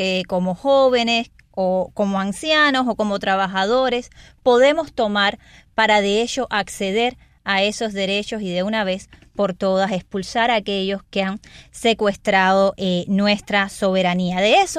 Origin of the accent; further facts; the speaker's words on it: Cuba; desde la indefensión que tenemos como ciudadanos cubanos frente a un poder absoluto